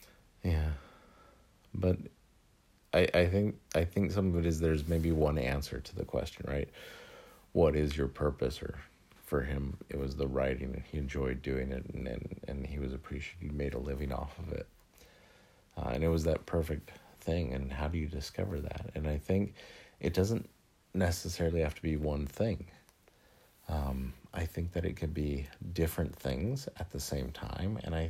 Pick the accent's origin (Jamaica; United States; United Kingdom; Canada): United States; I mean, I equate it in some ways to September 11th for me as an American